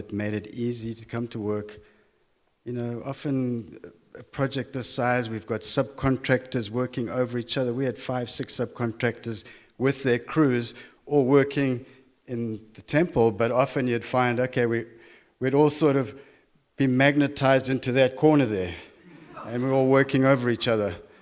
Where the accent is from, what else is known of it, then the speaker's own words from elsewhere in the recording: South Africa; moved away; I come from South Africa, and I was in corporate management